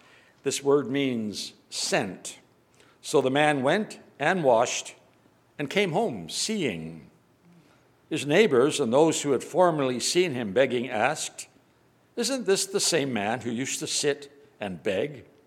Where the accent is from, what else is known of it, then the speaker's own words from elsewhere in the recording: Scotland, United Kingdom; born there; I was born in Scotland. You can gather that by my accent, right?